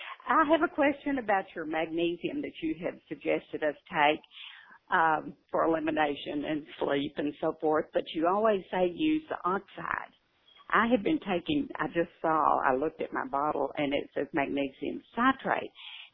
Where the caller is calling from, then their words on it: Plano, Texas, United States; No, I'm in Plano, Texas.